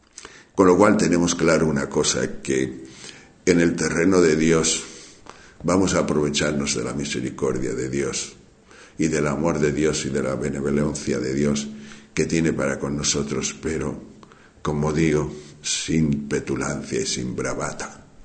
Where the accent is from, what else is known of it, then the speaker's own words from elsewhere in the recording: Castile and León, Spain; La maestra de novicias de Corea, española, de aquí de León, de mi pueblo, me decía a mí